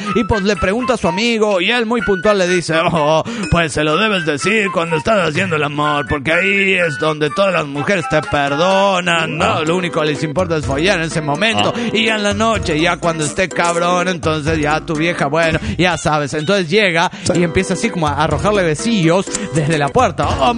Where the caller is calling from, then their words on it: Mexico; de México.